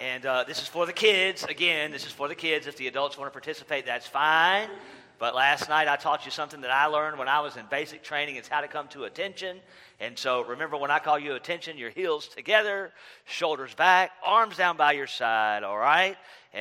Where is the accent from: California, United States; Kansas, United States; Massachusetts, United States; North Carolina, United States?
North Carolina, United States; born there; I'm a Carolina Panther fan. I was born in North Carolina